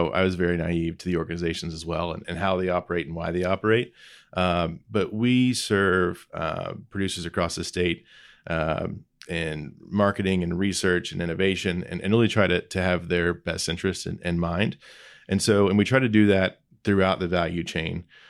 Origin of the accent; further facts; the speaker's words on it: Lebanon, Indiana, United States; So for me, I grew up in Lebanon, Indiana, just northwest of Indianapolis. It's home. It's always been home. Growing up specifically, we grew up in the country, I would say, but not in agriculture